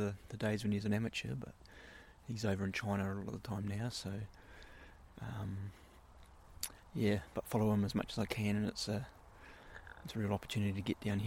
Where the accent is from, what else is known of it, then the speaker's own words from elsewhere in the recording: Hamilton, Waikato, New Zealand; now in Brisbane, Australia; From Hamilton, New Zealand, but I've been living in Brisbane for the last 6 years.